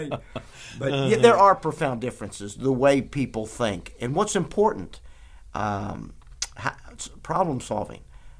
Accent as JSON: {"language": "English", "country": "United States", "said": "Again, because I'm American, she's Canadian."}